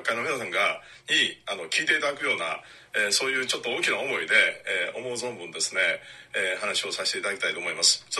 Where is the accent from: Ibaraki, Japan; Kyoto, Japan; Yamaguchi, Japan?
Kyoto, Japan; born there; 私は京都に生まれて20年間世界を見て